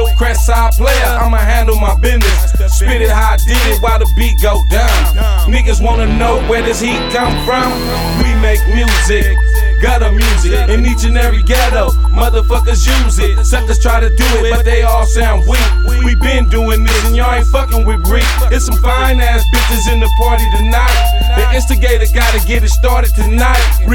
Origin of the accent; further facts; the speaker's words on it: California, United States; It's all part of the game, growing up in California.